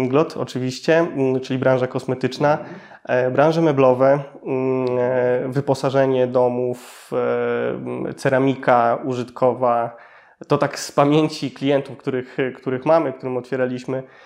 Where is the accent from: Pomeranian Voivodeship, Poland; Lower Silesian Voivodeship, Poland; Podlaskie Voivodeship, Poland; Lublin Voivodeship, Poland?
Pomeranian Voivodeship, Poland; Wychowywałem się na bardzo małej wsi pomorskiej. Każdy pomagał swoim rodzicom na gospodarce